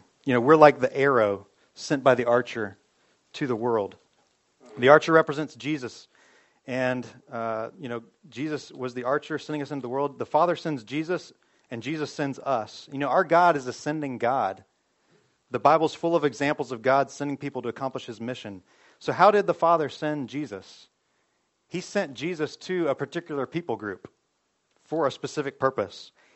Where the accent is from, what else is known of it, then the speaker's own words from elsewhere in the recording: Georgia, United States; And, you know, I was from Georgia and from this, you know, from the city there, and never heard about the world